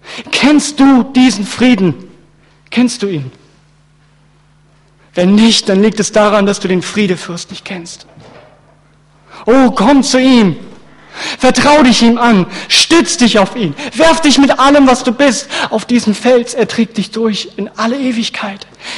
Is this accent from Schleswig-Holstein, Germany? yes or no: yes; Lübeck, Schleswig-Holstein, Germany; Als ich frischer Christ war, und ich komme aus Lübeck, das heißt vom Meer, ich bin Norddeutscher